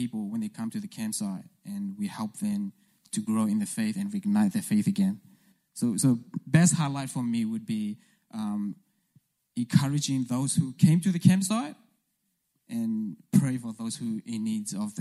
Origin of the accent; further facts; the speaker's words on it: Australia; English is a second language; I'm from Australia, but we don't ride kangaroo.